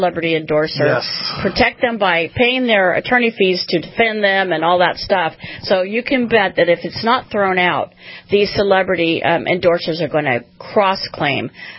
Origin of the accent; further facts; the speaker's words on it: Alaska, United States; moved away as an adult; I came from Alaska.